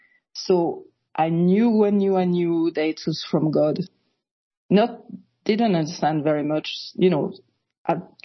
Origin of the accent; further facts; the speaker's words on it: France; English is a second language; now in United States; I mean, originally I'm from France, so sorry for my accent, but sometimes Americans have trouble to understand me.